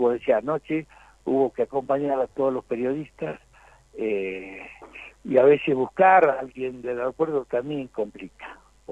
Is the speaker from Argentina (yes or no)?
yes; Argentina; me van a ver como argentino